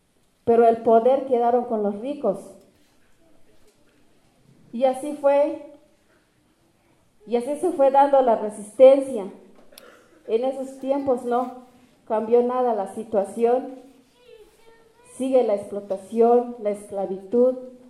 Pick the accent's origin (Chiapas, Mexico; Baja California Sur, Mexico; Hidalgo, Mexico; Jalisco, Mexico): Chiapas, Mexico; Morelia